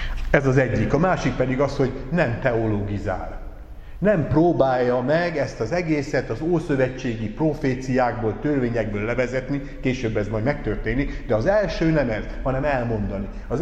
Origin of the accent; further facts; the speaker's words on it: Nekézseny, Borsod-Abaúj-Zemplén, Hungary; abba a kis faluba, ahol felnőttünk Nekézsenybe, ahol édesapám lelkipásztor volt